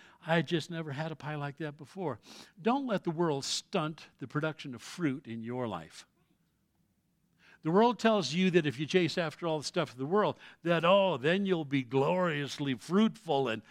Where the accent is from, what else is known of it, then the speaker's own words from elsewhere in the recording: United States; I'm American, I have to.